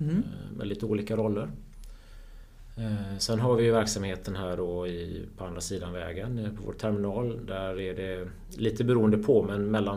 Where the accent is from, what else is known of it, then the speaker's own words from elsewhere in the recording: Gothenburg, Västra Götaland County, Sweden; now in Stockholm, Sweden; jag är göteborgare i alla fall. Jag har bott i Stockholm sedan 2006, i Väsby till och med.